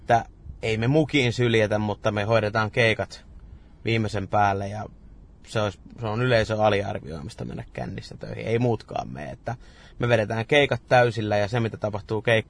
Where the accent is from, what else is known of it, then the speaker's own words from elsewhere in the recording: Tampere, Pirkanmaa, Finland; me ollaan tamperelaisia